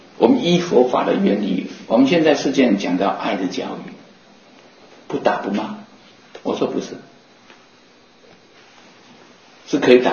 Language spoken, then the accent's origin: Chinese; Taiwan; 我们台湾话不是有句话啊